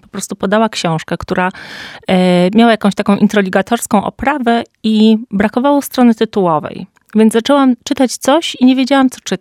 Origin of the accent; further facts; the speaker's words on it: Kraków, Lesser Poland, Poland; ponieważ jestem z Krakowa